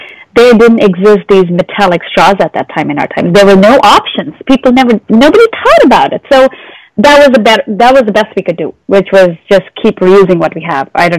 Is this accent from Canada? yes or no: no; India; So growing up in India, I really cannot replicate that street food.